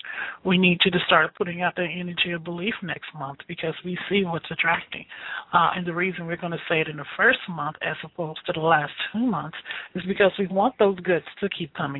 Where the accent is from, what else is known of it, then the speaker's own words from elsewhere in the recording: Chicago, Illinois, United States; And I'm from Chicago, and they had a columnist named Ann Landers.